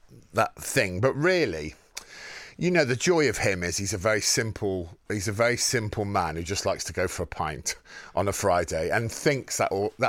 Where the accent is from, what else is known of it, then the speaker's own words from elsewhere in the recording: Wem, West Midlands, United Kingdom; I'm from Wemin, Shropshire.